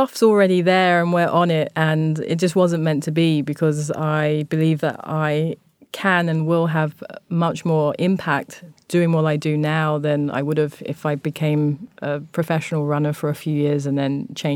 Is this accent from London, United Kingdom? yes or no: yes; London, United Kingdom; moved away; this anger that I had growing up in London behind when I moved to Japan